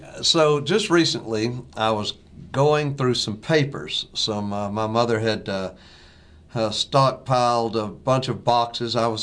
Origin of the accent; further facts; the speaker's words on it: Little Rock, Arkansas, United States; born there; And Little Rock is my birthplace, Little Rock, Arkansas.